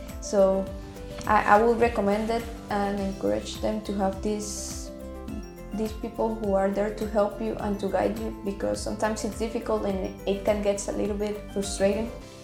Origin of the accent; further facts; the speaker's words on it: Costa Rica; English is a second language; now in Vienna, Austria; I'm from Costa Rica. I'm doing my master's in international business here in Vienna